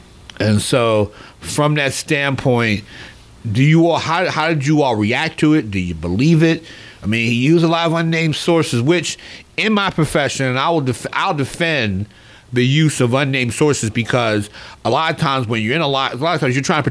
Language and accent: English; Baltimore, Maryland, United States; I'm from Baltimore, and I'm a Baltimore Colts historian.